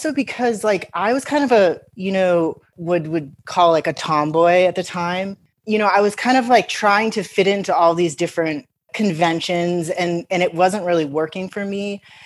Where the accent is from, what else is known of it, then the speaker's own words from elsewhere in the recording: Connecticut, United States; I grew up in Connecticut in a suburb outside of Hartford.